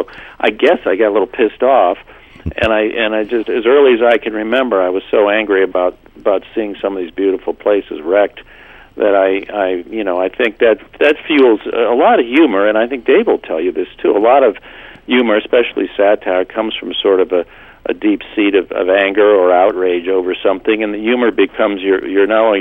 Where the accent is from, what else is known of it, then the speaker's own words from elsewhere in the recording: Florida, United States; I'm from South Florida